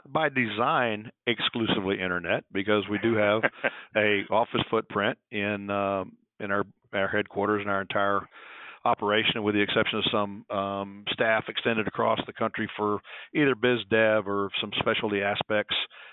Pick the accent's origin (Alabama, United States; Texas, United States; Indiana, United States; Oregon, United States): Texas, United States; So I am from Texas. I was born and raised in a little small town in South Texas in a farm and ranch and agriculture environment.